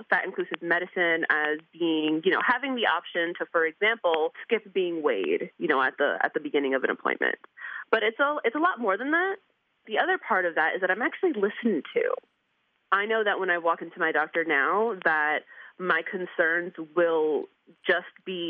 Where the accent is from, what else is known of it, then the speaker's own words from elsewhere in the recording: New York, United States; I'm from New York, so we walk everywhere.